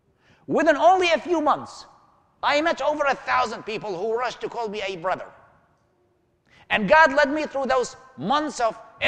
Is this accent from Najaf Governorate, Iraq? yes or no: no; Baghdad, Baghdad Governorate, Iraq; my hometown of Baghdad. … I was born and raised in Baghdad in 1979.